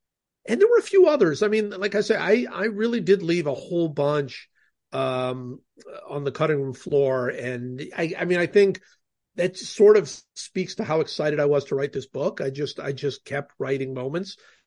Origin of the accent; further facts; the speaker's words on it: Cleveland, Ohio, United States; I grew up in Cleveland, and that was the greatest sort of moment of my childhood